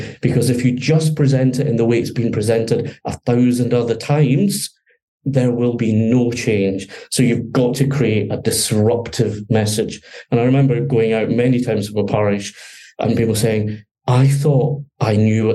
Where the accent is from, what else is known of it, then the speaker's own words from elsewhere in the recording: Scotland, United Kingdom; your listeners, your podcast viewers will have guessed I'm Scottish, right?